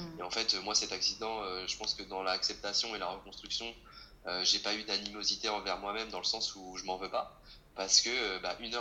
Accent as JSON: {"language": "French", "town": "Tours", "region": "Centre-Val de Loire", "country": "France", "moved": "as an adult", "said": "Et moi, à la base, je suis originaire de Tours. Et je suis parti vivre donc, sur la Côte d'Azur au moment de mes études."}